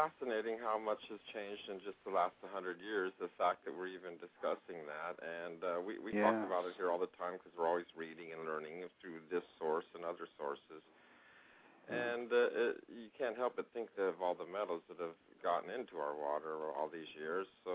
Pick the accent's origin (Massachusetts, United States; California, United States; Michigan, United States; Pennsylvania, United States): California, United States; Santa Clara; And I can remember growing up in Santa Clara, and people didn't even hardly drink water then.